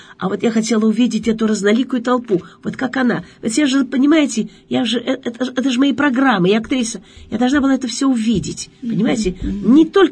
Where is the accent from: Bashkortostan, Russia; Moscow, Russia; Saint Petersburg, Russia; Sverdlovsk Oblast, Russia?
Sverdlovsk Oblast, Russia; Yekaterinburg; Я вот из Екатеринбурга.